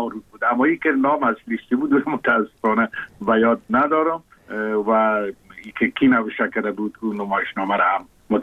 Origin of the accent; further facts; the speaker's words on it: Kabul, Afghanistan; من زاده کابل هستم. در شهر کابل تولد شدیم، در اونجا رشد کردم.